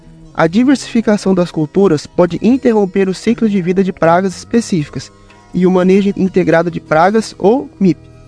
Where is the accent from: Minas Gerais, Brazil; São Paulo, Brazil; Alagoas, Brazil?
São Paulo, Brazil; Palmital; da cidade de Palmital, São Paulo, e também curso o quarto ano de Agronomia